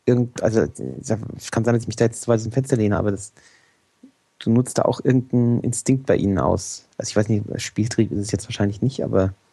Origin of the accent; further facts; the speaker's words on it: Großostheim, Bavaria, Germany; Obwohl ich ja aus einem Reiterort komme im Endeffekt, weil ja, ich komme ja aus Groß-Ostheim ursprünglich.